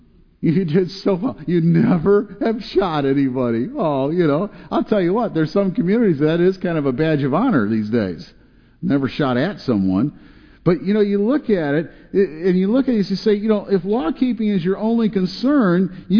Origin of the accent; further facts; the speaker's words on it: Detroit, Michigan, United States; I grew up in Detroit. You know, it's the motor city or the murder city, depending on how you want to look at it.